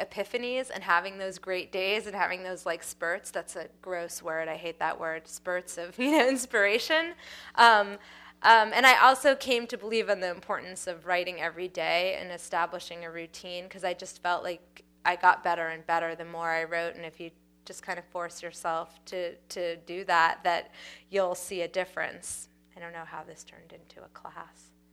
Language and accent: English; Lexington, Massachusetts, United States; Oh, where did I grow up? I grew up in Massachusetts. I grew up in Lexington, Massachusetts.